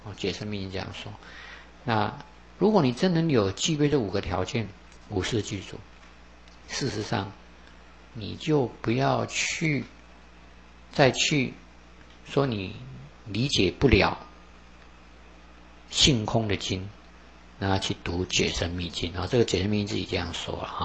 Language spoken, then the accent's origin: Chinese; China; 那这是我中国人的命相通俗的讲法。